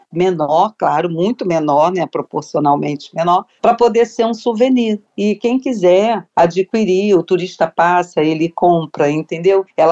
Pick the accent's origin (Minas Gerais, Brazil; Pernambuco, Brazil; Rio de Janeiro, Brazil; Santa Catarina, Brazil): Rio de Janeiro, Brazil; born there; nasci no Morro da Mangueira, sempre desfilei